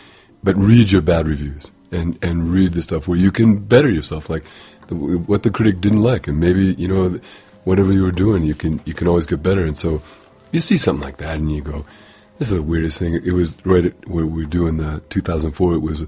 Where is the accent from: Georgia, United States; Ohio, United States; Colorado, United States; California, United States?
Colorado, United States; Denver; So I grew up here in Denver, and you know, Irish, you know, and Catholic